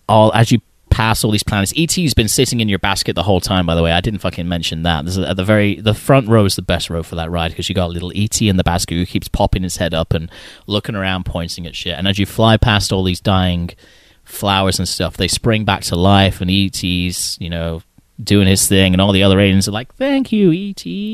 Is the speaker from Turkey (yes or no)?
no; United Kingdom; We knew everybody on our street when I lived back in the UK as a kid, but we never, trick-or-treating was never, is probably isn't still never a thing in the UK.